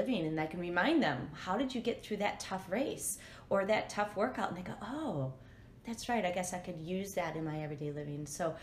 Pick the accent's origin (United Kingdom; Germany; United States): United States; Madison; I had always done them in Madison, which was basically my hometown, and it was in my backyard.